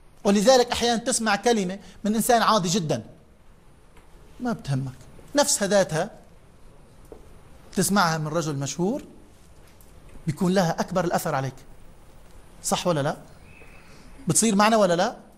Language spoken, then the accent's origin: Arabic; Lebanon; كلمة بنت بالثقافة عندنا في لبنان البنت تقال لمن هي دون 12 سنة ونزول